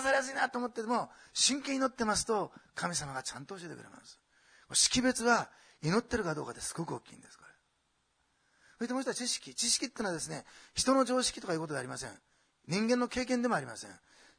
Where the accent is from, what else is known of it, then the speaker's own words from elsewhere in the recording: Osaka, Japan; born there; also born or lived in Tokyo; 大阪生まれだったんですけど、東京に行って予備校に入って浪人をしまして